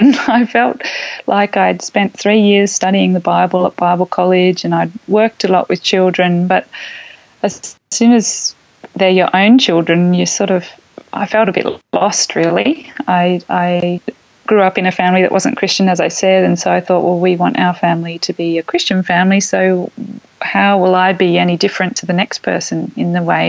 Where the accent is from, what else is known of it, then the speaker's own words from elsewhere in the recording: Sydney, New South Wales, Australia; I'm a Sydney girl originally. I grew up in Sydney, went to school and uni in Sydney, and I ended up studying theology at Sydney Missionary Bible College.